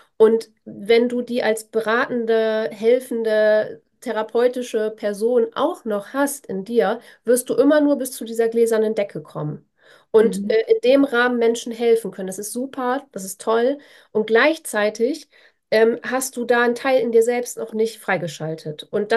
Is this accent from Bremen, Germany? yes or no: yes; Bremen, Germany; born there; ich komme ja aus Bremen gebürtig